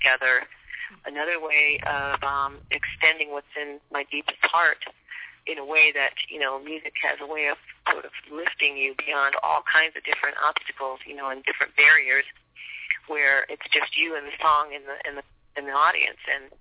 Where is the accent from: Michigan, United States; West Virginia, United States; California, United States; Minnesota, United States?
Michigan, United States; Detroit; Yeah, well, I grew up in Detroit during a time when there was a lot of racial tensions and stuff